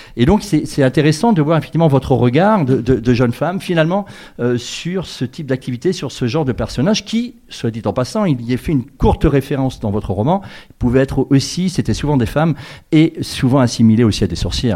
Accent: Occitanie, France; Mais il se trouve que j'ai été élevé en Lozère.

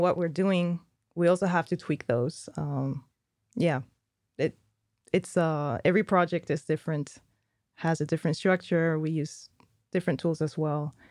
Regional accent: Spain; In Spain, for instance, I'm from Spain

